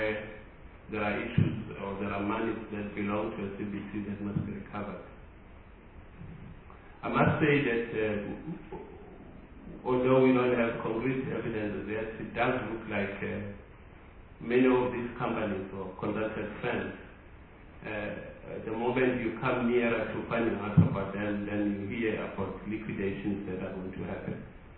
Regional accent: South Africa; as ordinary South African

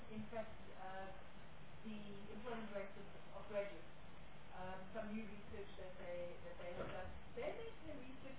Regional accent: Eastern Cape, South Africa; I come from the Eastern Cape, where, and last week, my colleague and I visited a school in predominantly the constituency that I serve.

